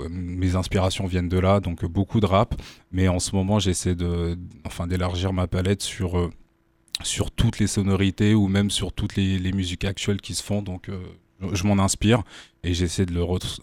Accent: Orléans, Centre-Val de Loire, France; Je suis originaire d'Orléans

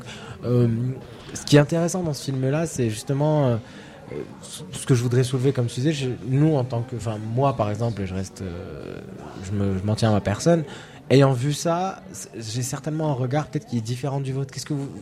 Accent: Morocco; il y a des Arabes, il y a Djelloul et moi par exemple, on vient du Maroc

